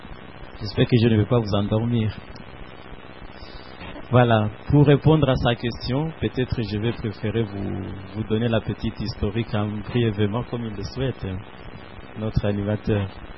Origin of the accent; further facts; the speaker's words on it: Goma, North Kivu, DR Congo; moved away; Alors, je suis arrivé ici en 1988. Je venais justement d'Isaïr, spécialement de la ville de Goma, à quelques mètres à la frontière avec le Rwanda